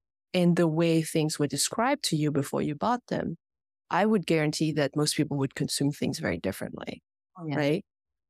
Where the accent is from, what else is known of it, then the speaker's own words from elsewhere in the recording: France; now in United States; I think living in the US, you know, I grew up in France where that's, I guess, is slightly different.